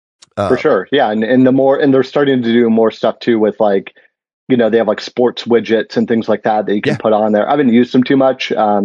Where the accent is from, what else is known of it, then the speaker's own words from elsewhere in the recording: Pittsburgh, Pennsylvania, United States; now in New York, United States; I live in New York. So Yankees, is really serious around here, obviously, but I'm from Pittsburgh originally. So I'm a Pirates fan.